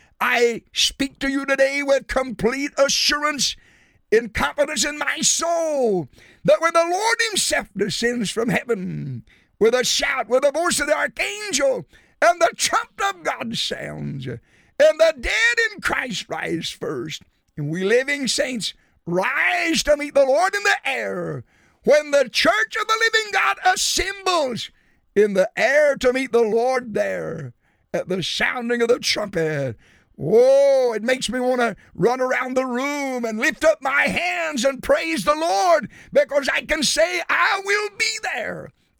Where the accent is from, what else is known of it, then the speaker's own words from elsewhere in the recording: United States; And I'm glad I'm an American. I'm glad I'm part of that people that makes up this great nation of ours.